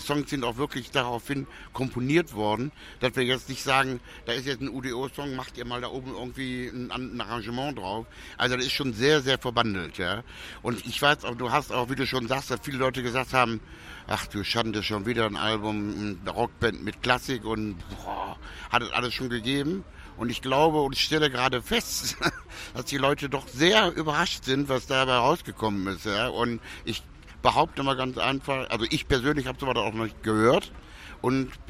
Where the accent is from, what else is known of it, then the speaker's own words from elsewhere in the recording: Germany; ich sehe mich auch immer so als Weltbürger. Ja, Deutschland ist zwar meine Heimat, aber ich kann auch genauso gut, weil ich ja teilweise auch in St. Petersburg leben oder ich wohne auch in Ibiza.